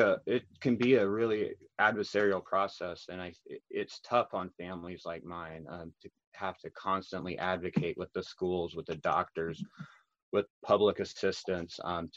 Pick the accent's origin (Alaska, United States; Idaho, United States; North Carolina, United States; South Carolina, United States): Alaska, United States; Ketchikan; I'm 35 years old. I'm from Ketchikan, Alaska. Like the other candidates, I too was born and raised here.